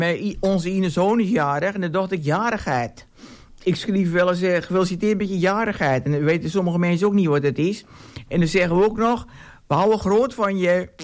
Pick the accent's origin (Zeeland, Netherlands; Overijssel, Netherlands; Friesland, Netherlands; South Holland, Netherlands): Friesland, Netherlands; born there; Ik ben geboren in Friesland, maar amper een paar maanden oud was ik al voor het eerst op Texel.